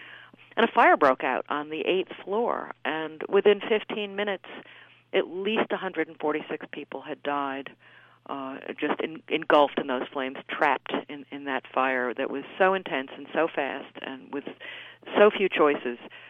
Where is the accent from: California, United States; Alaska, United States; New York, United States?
New York, United States; New York City; But I grew up in New York City with a high awareness of the fire, and I knew where the building was